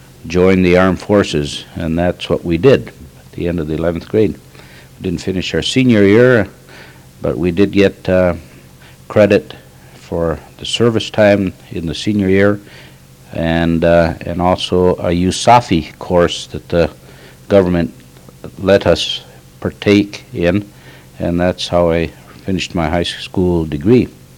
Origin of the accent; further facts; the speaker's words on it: International Falls, Minnesota, United States; And I was born and raised in International Falls. And attended school there until the 11th grade.